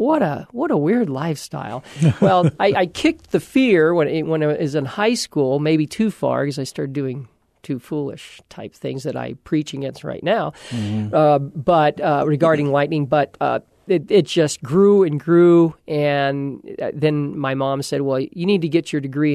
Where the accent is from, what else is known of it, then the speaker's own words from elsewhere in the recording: Long Beach, California, United States; I grew up in Long Beach, California. Very, very few thunderstorms.